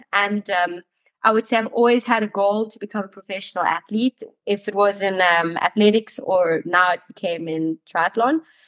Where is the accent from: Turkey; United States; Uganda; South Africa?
South Africa; now in Switzerland; So I'm currently living in Switzerland. I started my whole triathlon career about 8 years ago. I grew up in South Africa. I'm sure a lot of people can hear that by the accent. And I moved back to Switzerland 4 years ago.